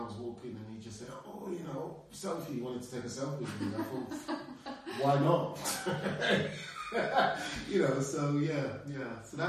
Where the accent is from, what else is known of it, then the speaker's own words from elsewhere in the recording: London, United Kingdom; now in Brno, Czechia; As a Londoner.